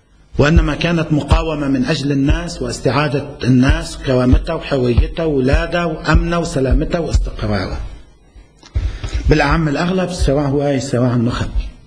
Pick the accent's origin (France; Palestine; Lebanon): Lebanon